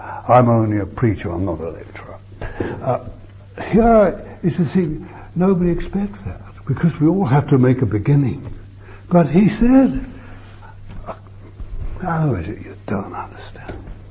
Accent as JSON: {"language": "English", "region": "England", "country": "United Kingdom", "said": "I'm not living by an Englishman. I gave up being an Englishman the moment I understood what new birth was."}